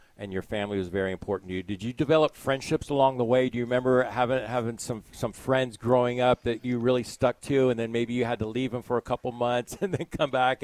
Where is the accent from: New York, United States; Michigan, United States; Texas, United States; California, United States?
California, United States; Kerman; And growing up in Kerman, and I teach in Traver